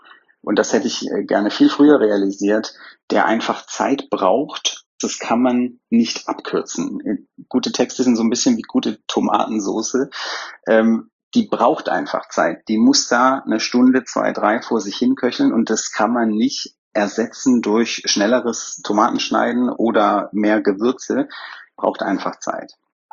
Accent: Baden-Württemberg, Germany; wie man bei mir im Schwabenland sagt, wo ich herkomme.

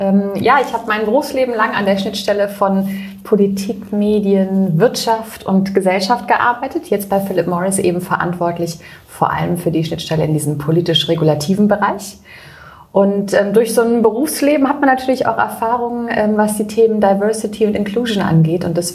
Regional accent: Baden-Württemberg, Germany; in Freiburg, das ist bei mir in der Nähe, wo ich herkomme

